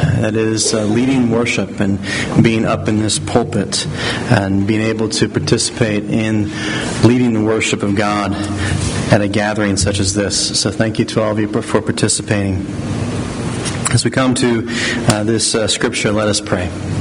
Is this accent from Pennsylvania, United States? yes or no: yes; Pennsylvania, United States; I grew up in West Mount Airy in the city, and my neighborhood school was Germantown High School.